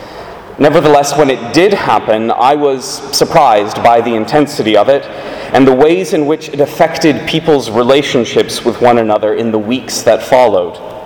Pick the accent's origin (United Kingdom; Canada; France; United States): Canada; Toronto, Ontario; even folks from my hometown, from the University of Toronto